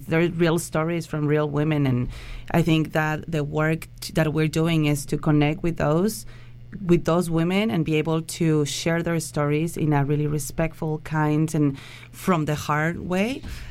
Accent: Mexico; And it's all Latinos, right? We're all the cast is, in this case, we're all Mexican.

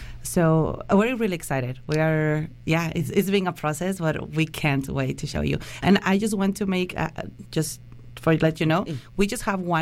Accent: Mexico; And it's all Latinos, right? We're all the cast is, in this case, we're all Mexican.

